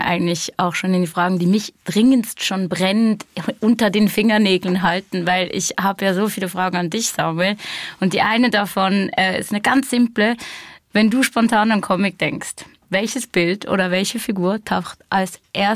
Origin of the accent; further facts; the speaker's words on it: England, United Kingdom; Ich bin Engländerin.